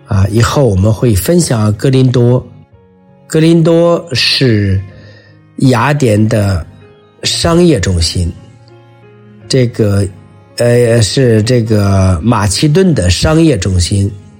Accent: China; 都需要我们中国人深刻的认识，才能找到这个中国人特别有意义的有价值的真正的信仰。

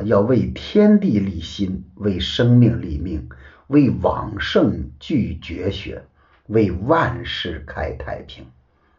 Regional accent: China; 为我们中国人接受主耶稣的福音在做准备。

